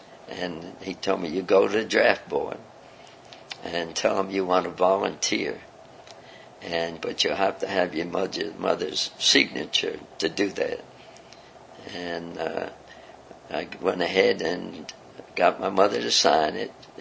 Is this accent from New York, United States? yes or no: yes; New York City, New York, United States; born there; Well, I was born in New York City, in the heart of New York City. Everything is goes by numbers in my day, and I was born on 161st Street and 3rd Avenue in the Bronx.